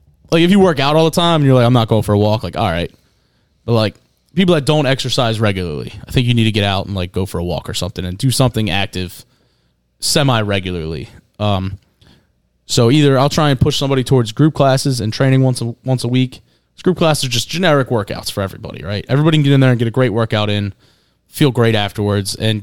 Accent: Ireland; I'm Irish, dude.

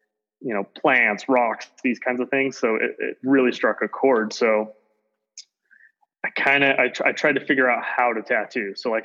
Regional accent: Utah, United States; also born or lived in Oregon; So I grew up in Southern Utah and a little bit in Oregon.

